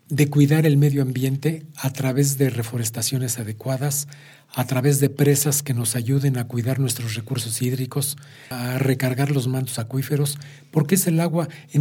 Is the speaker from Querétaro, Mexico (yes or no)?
yes; San Juan del Río, Querétaro, Mexico; born there; Mi ciudad natal, San Juan del Río.